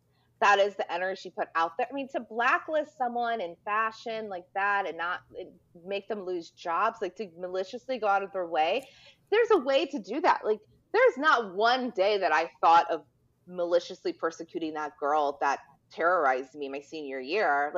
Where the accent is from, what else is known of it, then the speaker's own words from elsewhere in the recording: Bartlett, Illinois, United States; And then growing up in the Chicago suburbs in Bartlett, there was not a lot of people that looked like me.